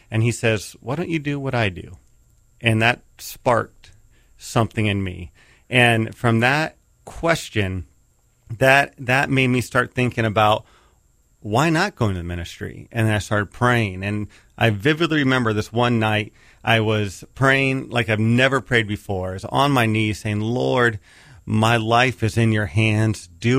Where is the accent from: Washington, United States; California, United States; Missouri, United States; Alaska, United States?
California, United States; I grew up in Southern California. It's called the Inland Empire.